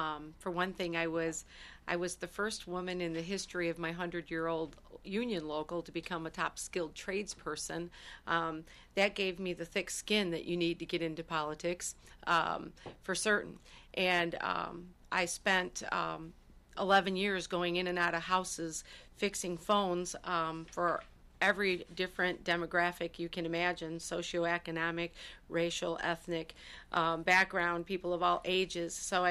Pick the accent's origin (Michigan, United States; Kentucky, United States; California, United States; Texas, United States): Michigan, United States; Garden City; I did lose the city of Garden City, which was my hometown